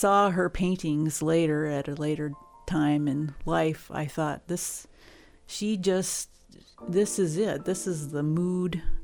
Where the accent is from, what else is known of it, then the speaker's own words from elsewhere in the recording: New Mexico, United States; I grew up in New Mexico where we camped all the time, and that brought me right out into nature all the time.